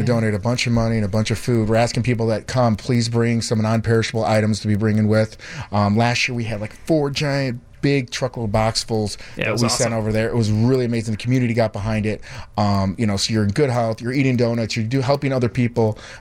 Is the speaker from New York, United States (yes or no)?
no; Palatine, Illinois, United States; Oh, I'm originally from Palatine, a little bit to north, but I'm looking at my old house right over there at Lake Point Tower.